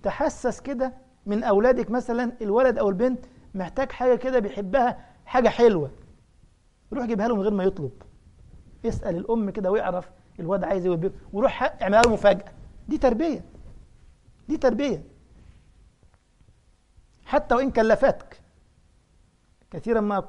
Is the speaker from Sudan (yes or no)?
no; Upper Egypt, Egypt; فالمهم احد بلدياتنا وانا صعيدي على فكره